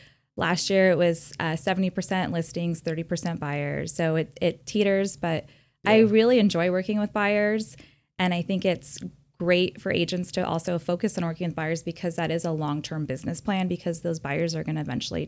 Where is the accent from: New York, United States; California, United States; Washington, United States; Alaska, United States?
California, United States; Poway; So Poway is my niche, and you know, I'm from Poway just like you, John.